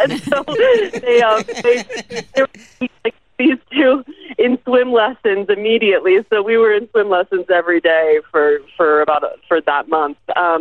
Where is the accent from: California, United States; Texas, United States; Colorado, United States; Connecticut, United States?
Colorado, United States; I had spent some time growing up in Colorado, like on trail rides.